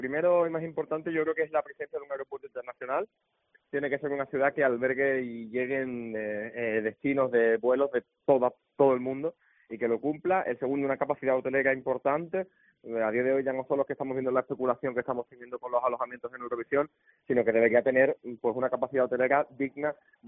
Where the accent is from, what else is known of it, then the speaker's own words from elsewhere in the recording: Seville, Andalusia, Spain; now in Barcelona, Spain; Yo soy sevillano, pero vivo en Barcelona y creo que tiene la infraestructura perfecta, ¿no?